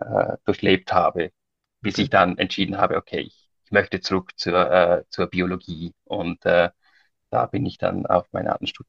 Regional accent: Switzerland; Ich komme aus der Schweiz.

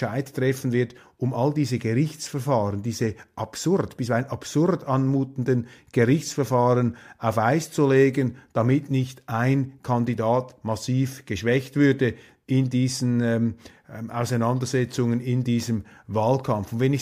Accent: Switzerland; als Schweizer schüttelt man sowieso nur den Kopf, wenn man diese Brandmauern sieht

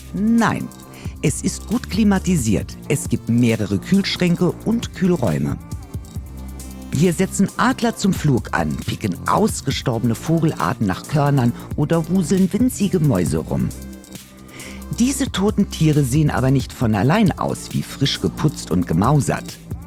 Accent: Berlin, Germany; sag ich mal so als Berlinerin.

